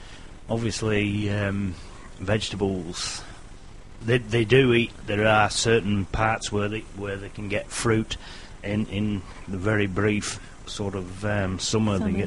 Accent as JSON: {"language": "English", "region": "England", "country": "United Kingdom", "said": "I'm English, so I can't avoid that."}